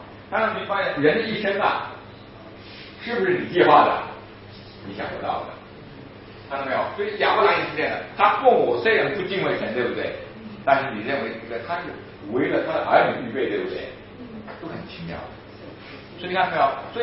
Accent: Jiangsu, China; 因为我江苏人，我也不想去内地嘛，就在我们江苏啊、上海啊、浙江那一带就好了。

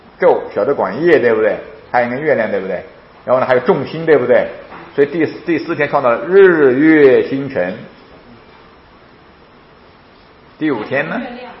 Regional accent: China; 还有我们中国人有很多节气

